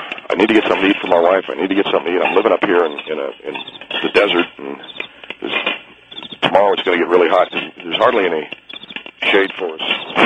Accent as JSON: {"language": "English", "country": "United States", "said": "I'm an American. I'm not no Iraqi."}